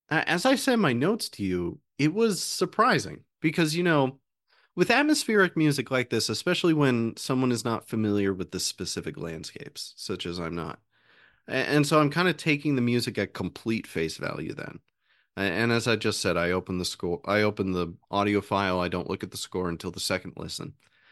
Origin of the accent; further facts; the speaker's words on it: Bradenton, Florida, United States; The one place that I grew up in Bradenton, the closest national park was the Hernando de Soto National Park